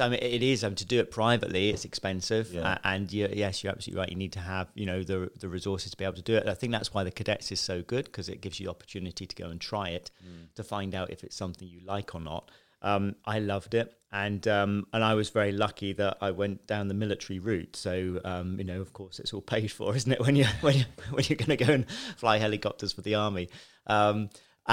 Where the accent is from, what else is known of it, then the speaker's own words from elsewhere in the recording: Westbourne, South East England, United Kingdom; I grew up in Chichester, Westbourne, a small village. And really ordinary childhood, you know, middle class family.